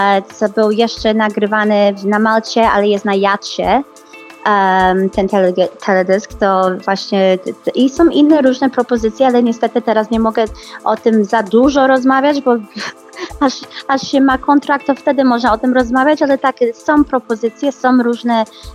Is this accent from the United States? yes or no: yes; United States; Polish is a second language; moved away as an adult; now in Poland; jak przeprowadziłam się do Polski, bo ja nigdy tutaj nie mieszkałam i ja się urodziłam w Stanach i całe życie mieszkałam w Stanach